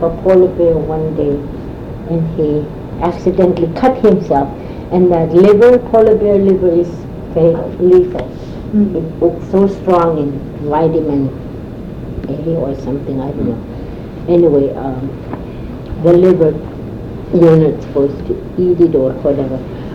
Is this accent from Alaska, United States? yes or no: yes; Kaktovik, Alaska, United States; I remember him being spotted when we were growing up in Kaktori. And then going to grade school.